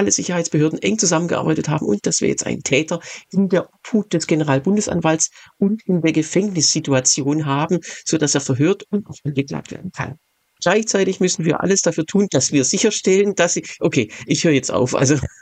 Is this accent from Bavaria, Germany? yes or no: no; Baden-Württemberg, Germany; Zwei davon sind in meiner Heimat Hohenlohe.